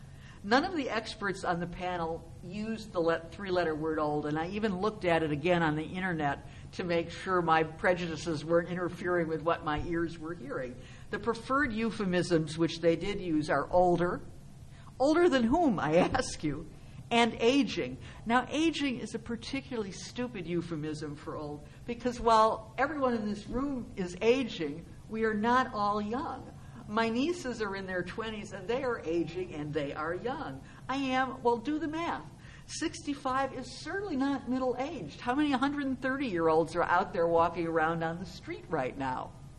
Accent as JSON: {"language": "English", "region": "Michigan", "country": "United States", "tie": "born or raised there", "said": "my mom organized a reading for me at a bookstore in my hometown in Michigan."}